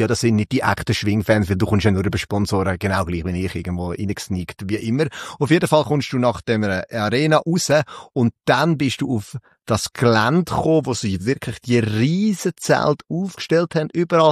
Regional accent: Switzerland; accent: Swiss German; ich finde das ja schön im Schweizerdeutsch. Da gibt es ja nicht grosse Fehler. Mhm. Da kannst du machen. Das ist halt mein Dialekt.

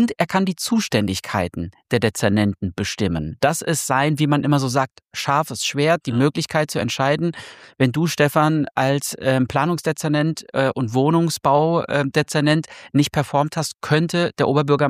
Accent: Frankfurt, Hesse, Germany; Ich bin Frankfurter Junge, ich bin hier geboren und groß geworden

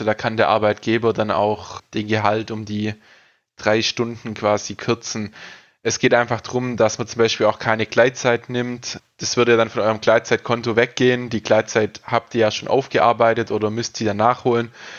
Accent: Baden-Württemberg, Germany; Ich bin aus dem Ostalbkreis quasi, aus dem Landkreis

